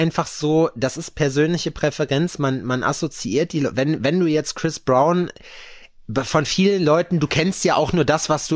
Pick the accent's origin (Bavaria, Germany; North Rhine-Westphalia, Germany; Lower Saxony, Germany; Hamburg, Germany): North Rhine-Westphalia, Germany; Lüdenscheid; Und den Lüdenscheid da hinten, die Ecke, wo ich herkomme so.